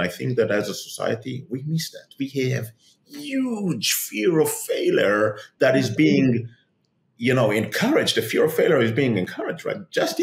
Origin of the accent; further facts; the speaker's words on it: Tel Aviv, Tel Aviv District, Israel; I was born in Tel Aviv, and I was born and raised here in Israel, and ended up to be, as a teenager, a troublemaker, pretty smart one, but a troublemaker.